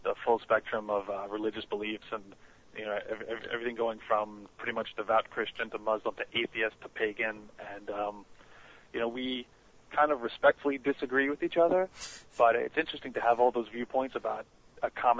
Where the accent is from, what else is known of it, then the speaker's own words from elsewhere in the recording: Staten Island, New York, United States; Now, I'd been hearing about this place growing up on Staten Island for years, but I never went there.